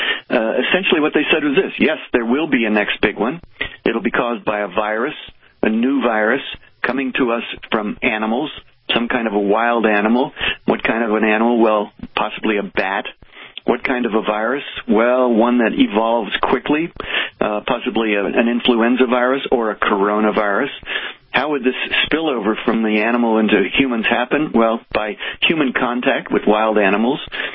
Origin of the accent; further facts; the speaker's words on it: Cincinnati, Ohio, United States; I grew up in Cincinnati, and as a kid, I was always interested in two things, the natural world and writing.